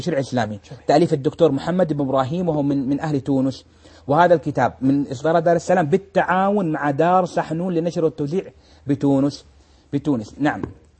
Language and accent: Arabic; Saudi Arabia; بل هناك رسائل سبقتها عندنا في السعودية وفي غيرها